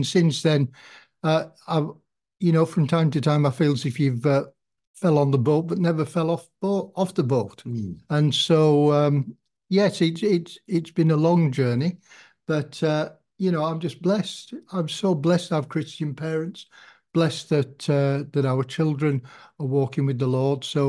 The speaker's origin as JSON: {"language": "English", "town": "Kendal", "region": "North West England", "country": "United Kingdom", "said": "I am a Kendal person, and I was brought up in the Salvation Army."}